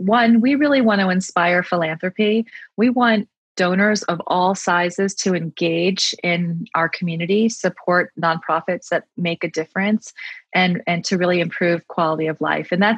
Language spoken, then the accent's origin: English; New Jersey, United States; also born or lived in Pennsylvania / London / Baltimore / El Paso; I grew up in New Jersey. I was born in Pennsylvania. I grew up in New Jersey. I spent a couple of years in high school in London, which was really fun. Went to a college in Baltimore, as you mentioned.